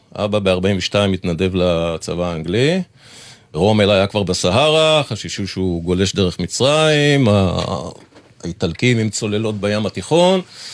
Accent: Tel Aviv, Tel Aviv District, Israel; וב-54 הם חזרו לארץ, והקימו בית בשכונת אפקה בתל אביב, שם גדלנו.

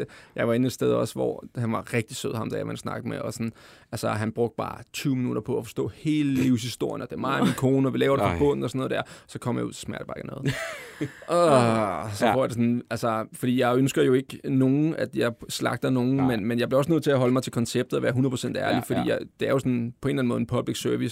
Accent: Glostrup, Capital Region of Denmark, Denmark; jeg kommer fra Glostrup, ikke? Og det er sådan, vi altid har snakket

